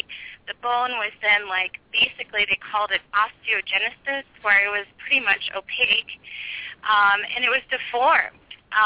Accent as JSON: {"language": "English", "town": "Kansas City", "country": "United States", "lives_now": "Chicago, United States", "said": "Yes, we're from Kansas City, yes."}